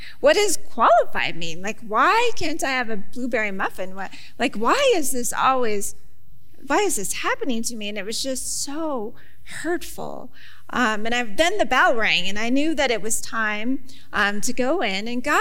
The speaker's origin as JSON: {"language": "English", "town": "Buffalo", "region": "New York", "country": "United States", "said": "All right, so yeah, I'm from Buffalo. I live a little outside of Buffalo, and I attend Summit Wesleyan Church."}